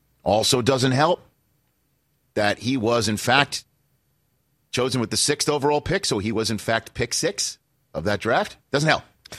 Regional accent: New York City, New York, United States; I mean, growing up in New York City, you know, I do remember the dreadful mid-70s Giants

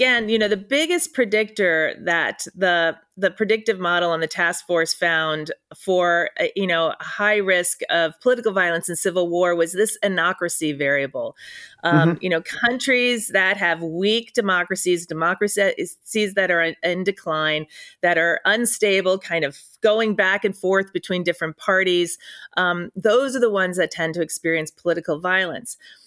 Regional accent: Yonkers, New York, United States; I'm from Yonkers, New York. My dad still lives there.

